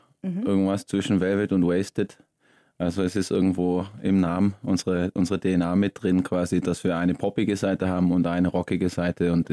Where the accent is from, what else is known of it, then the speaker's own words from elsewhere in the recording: Sindelfingen, Baden-Württemberg, Germany; Aus Stuttgart.